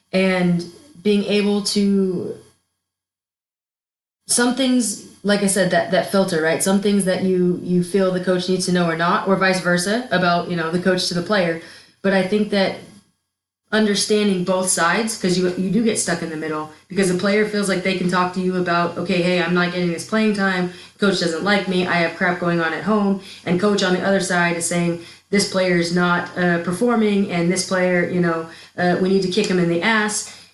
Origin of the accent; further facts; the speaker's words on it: California, United States; now in Heidelberg, Germany; I'm from California, which, of course, everyone's like, what the heck are you doing here? But, you know, let's be real. Like, I was born and raised, went to college in California, had the California life.